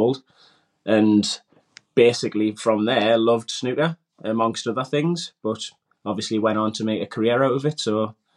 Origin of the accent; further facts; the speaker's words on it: Wallsend, North East England, United Kingdom; Grew up in a small town, Walls End in Newcastle, and just basically grew up like everybody else in a normal sort of working class housing